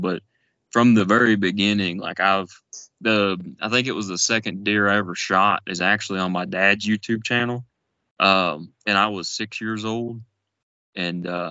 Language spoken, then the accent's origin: English; Virginia, United States; Well, I'm from the Appalachian Mountains of Virginia.